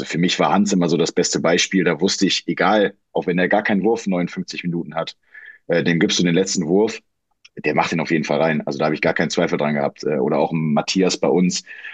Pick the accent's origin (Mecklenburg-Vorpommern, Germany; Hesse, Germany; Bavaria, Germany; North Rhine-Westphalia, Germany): North Rhine-Westphalia, Germany; Gummersbach; also ich bin in Gummersbach geboren und ich meine, in der Region